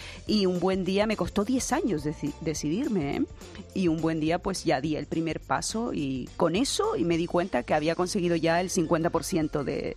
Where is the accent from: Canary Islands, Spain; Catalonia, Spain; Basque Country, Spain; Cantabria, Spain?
Canary Islands, Spain; volé desde Canarias, de donde soy, a Sudáfrica